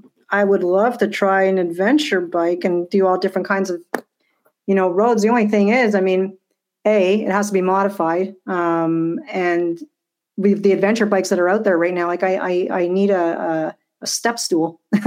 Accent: Montreal, Quebec, Canada; And being born and raised in Montreal, I don't know, especially now, maybe because we've been kind of locked up for so long, there's something calling me back to Quebec.

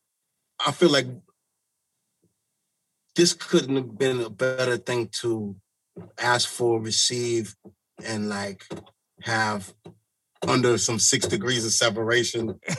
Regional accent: Akron, Ohio, United States; Because I'm from Akron, Ohio, originally.

